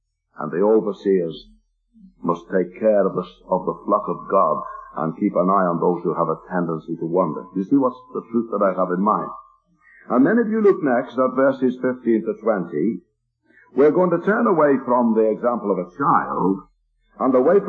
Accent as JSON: {"language": "English", "town": "Liverpool", "region": "North West England", "country": "United Kingdom", "tie": "born or raised there", "said": "I know an assembly in my hometown of Liverpool"}